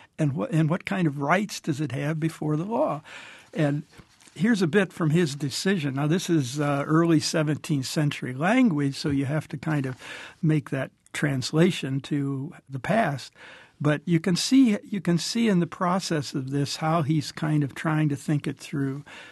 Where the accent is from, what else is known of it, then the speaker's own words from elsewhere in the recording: Dayton, Ohio, United States; as I got interested in this from my own experience in Dayton, growing up in Dayton.